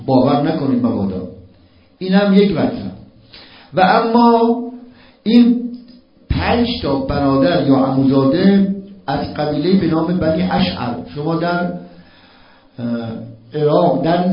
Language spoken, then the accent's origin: Persian; Qom, Iran; به قم بیش از محل خودم آشنام، بیش از شهر خودم آشنام، البته اونجا آشنام، ولی خب اینجا رو بیشتر بچه‌ای بودم اومدم اونجا بزرگ شدم